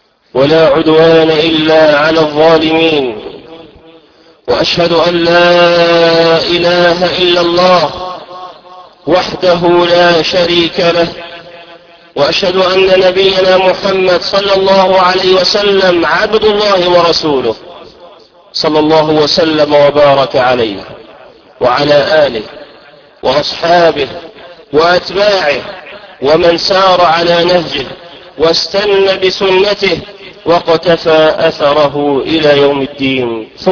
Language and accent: Arabic; Egypt; بلدنا مصر